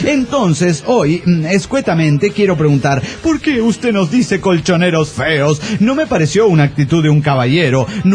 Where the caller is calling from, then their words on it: Guadalajara, Jalisco, Mexico; de Guadalajara, Jalisco, México.